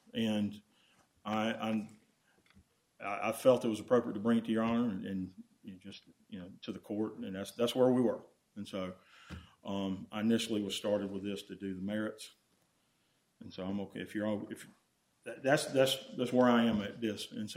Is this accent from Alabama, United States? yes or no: yes; Fairhope, Alabama, United States; I'm an attorney from Fairhope, Alabama.